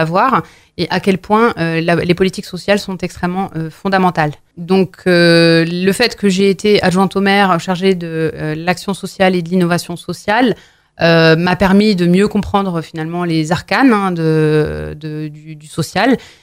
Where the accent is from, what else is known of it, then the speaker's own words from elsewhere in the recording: Mantes-la-Jolie, Île-de-France, France; j'ai grandi au Val-Fouré. Quand on grandit dans un des quartiers réputés les plus difficiles du Val-Fouré